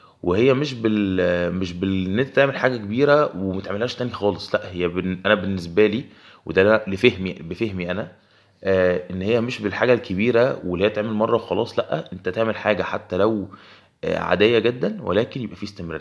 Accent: Egypt; اللي هو احنا اعتقد بنسميهم عندنا في مصر،

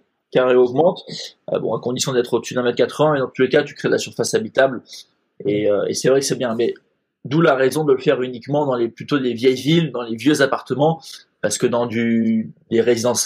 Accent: Antibes, Provence-Alpes-Côte d'Azur, France; also born or lived in Paris; Alors moi j'habite de base, à la base je suis parisien, mais on a déménagé très rapidement dans le sud de la France. Donc moi j'habite à Antibes avec mes parents

